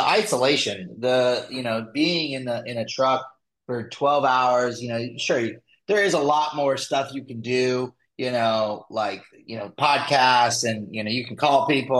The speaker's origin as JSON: {"language": "English", "region": "Colorado", "country": "United States", "tie": "born or raised there", "said": "I grew up in Colorado, and they always had those, on the side of the highway in the mountains."}